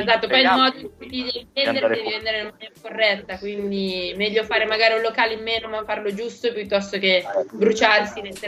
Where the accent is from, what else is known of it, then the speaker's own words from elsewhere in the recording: Milan, Lombardy, Italy; now in Rome, Italy; Sono di Milano ma abito a Roma